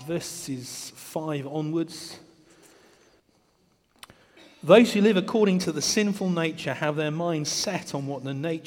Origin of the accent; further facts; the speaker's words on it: United Kingdom; We are more inclined, as British people, to talk about the weather.